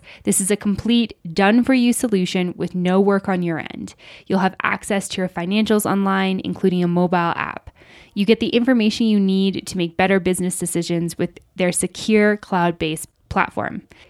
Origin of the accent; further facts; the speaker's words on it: Alberta, Canada; They're actually from super, super close to where I'm from in Alberta.